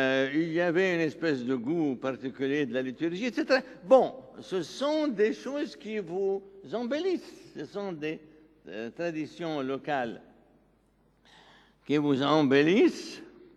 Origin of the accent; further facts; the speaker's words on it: Lebanon; parce que je suis libanais.